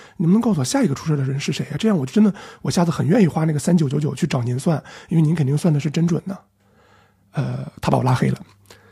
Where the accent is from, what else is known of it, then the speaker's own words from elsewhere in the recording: China; 我们作为一个中国人